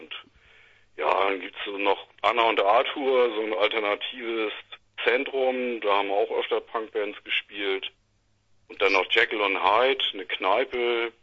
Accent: Flensburg, Schleswig-Holstein, Germany; born there; also born or lived in Pinneberg / Hamburg; ich komme ja eigentlich aus gebürtig aus Flensburg und dann habe ich irgendwie 30 Jahre im schrecklichen Pinneberg gewohnt

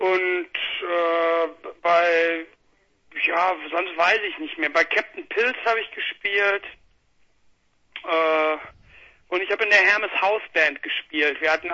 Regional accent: Bochum, North Rhine-Westphalia, Germany; Wir kommen aus Bochum und jetzt sind wir diffundiert.

